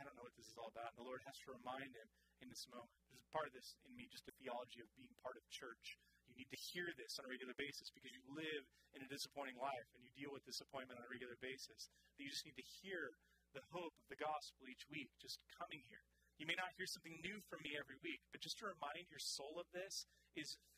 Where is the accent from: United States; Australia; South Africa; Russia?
United States; Pacific Northwest; Dude, we never see stars around here. We're from the Northwest, okay?